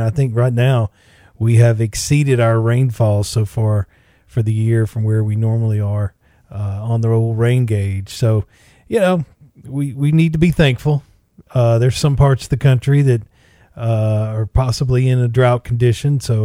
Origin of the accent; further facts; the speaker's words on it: Georgia, United States; I'm from North Georgia.